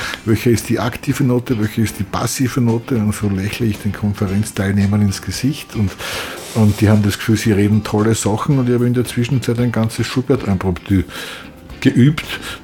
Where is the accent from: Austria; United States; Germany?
Austria; Upper Austria; Man kriegt nämlich immer Bruckner eingeimpft als Oberösterreicher